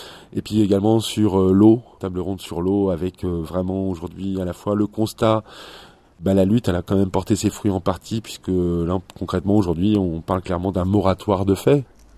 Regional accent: Beauvais, Hauts-de-France, France; born there; Où je suis né en 1976, je suis né à Beauvais.

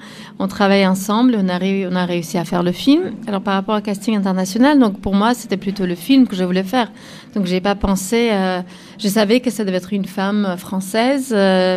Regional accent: Armenia; now in France; moi, je suis d'Arménie, on a même âge, un peu même parcours.

